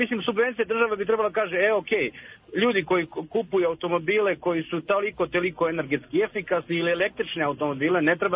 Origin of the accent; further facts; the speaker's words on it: Serbia; Kod nas u Srbiji